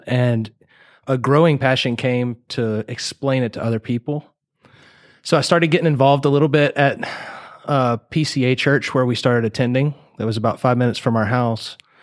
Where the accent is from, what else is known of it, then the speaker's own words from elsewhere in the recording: Bridge City, Texas, United States; So I grew up in Southeast Texas in a little town called Bridge City. It's between Orange and Port Arthur, Golden Triangle area.